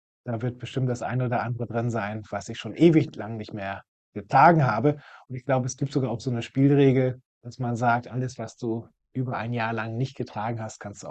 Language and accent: German; Lower Saxony, Germany; born there; now in Lingen, Germany; Gebürtig komme ich aus dem Großraum Cuxhaven, genauer gesagt aus dem Dorf Na.